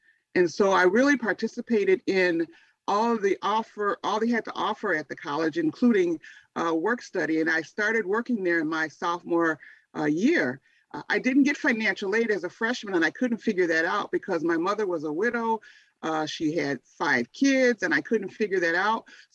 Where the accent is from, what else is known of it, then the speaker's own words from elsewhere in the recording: Michigan, United States; also born or lived in Chicago; Well, I was born in Chicago, and my family moved to Michigan when I was in the middle of sixth grade.